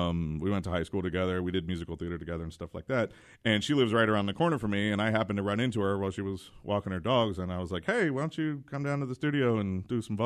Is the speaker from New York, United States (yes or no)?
no; Cincinnati, Ohio, United States; Yes. Okay. Yeah, we're all from Cincinnati.